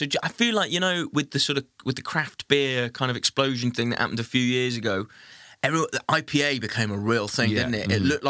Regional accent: Wales, United Kingdom; And I'm being Welsh, often get asked about rugby and did I play rugby when I was younger.

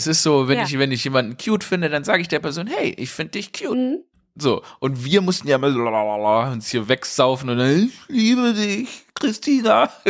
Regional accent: Stuttgart, Baden-Württemberg, Germany; Ich komme so richtig aus Downtown Stuttgart, bin ich aufgewachsen.

